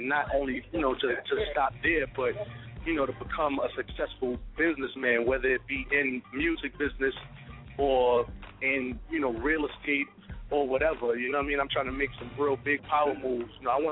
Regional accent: Brooklyn, New York, United States; In the community where I grew up, I'm originally from Crown Heights, Brooklyn.

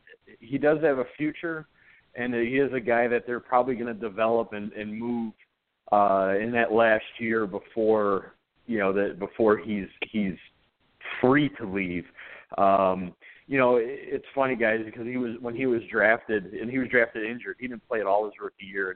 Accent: Chicago, Illinois, United States; I am from Chicago originally, and while I did not grow up a Bears fan, needless to say, the family was.

